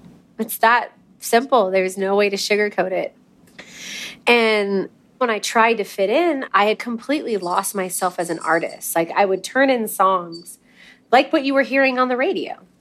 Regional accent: Crawford, Texas, United States; And I'm like, well, I'm from the South. You know, the subdivision that I lived in Crawford, Texas, was right next to, at the time, Governor George Bush's ranch.

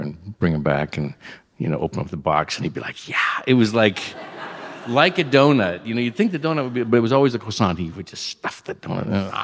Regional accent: Washington, United States; Washington is it's two states for me. You know, it's the West Side, East Side. I grew up in the East Side.

